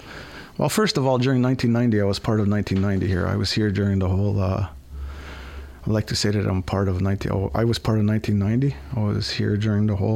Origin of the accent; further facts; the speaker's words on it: Kahnawake, Quebec, Canada; I'm 51 years old, raised and born in Gunawage. I was born in LaSalle, Montreal. I'm part of the Bear Clan.